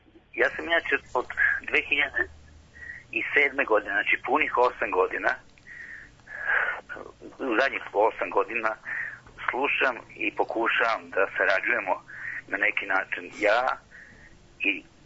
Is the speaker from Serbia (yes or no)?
yes; Belgrade, Serbia; Ja sam rođen inače u Zemunu, pisala mi u knjižici u Krštenici daleke, pre 65 godina, rođen u Zemunskom parku bez broja.